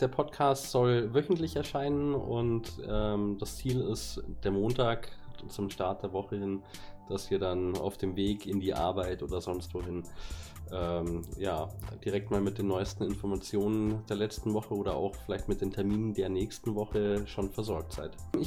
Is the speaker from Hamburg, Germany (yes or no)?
no; Munich, Bavaria, Germany; auf Drupal Center, bin aus München und Local Hero.